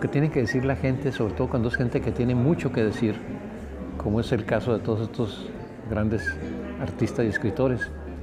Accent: Chihuahua, Mexico; accent: northern Mexican; also born or lived in Mexico City; mi acento norteño, porque yo sé que en el sur yo vivía en la Ciudad de México algunos años cuando era muy joven, hablaba uno y decían: tú eres de Chihuahua

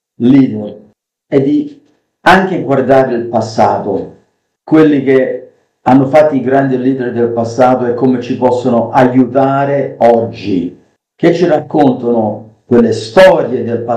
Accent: United States; sono nato e cresciuto negli Stati Uniti

